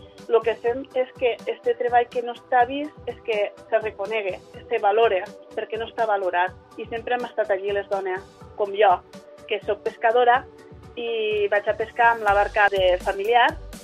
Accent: Sant Carles de la Ràpita, Catalonia, Spain; sóc pescadora de Sant Carles de la Ràpita

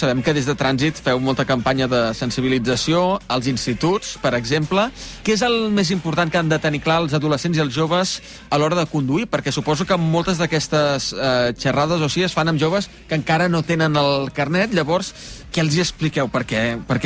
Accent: Vic, Catalonia, Spain; però recordo de petit, jo sóc de Vic, jo veia... gent jove, de 16 a 17 anys

